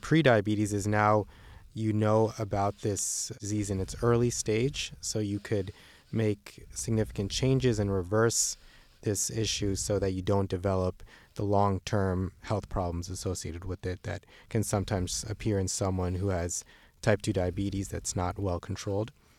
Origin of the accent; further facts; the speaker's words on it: New Jersey, United States; In central New Jersey in Monmouth County.